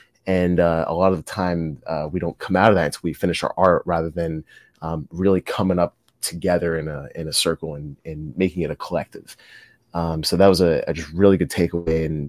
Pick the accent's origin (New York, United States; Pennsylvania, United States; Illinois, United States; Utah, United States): Pennsylvania, United States; Pittsburgh; I was like, "Hey, like, I'm from Pittsburgh too,"